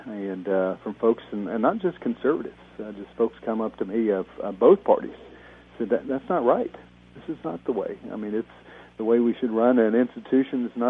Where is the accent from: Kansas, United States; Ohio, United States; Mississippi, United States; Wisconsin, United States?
Kansas, United States